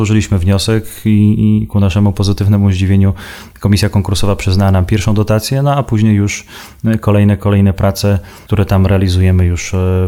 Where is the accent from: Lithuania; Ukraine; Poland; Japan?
Ukraine; Lviv, Lviv Oblast; bo we Lwowie się urodziłem tam.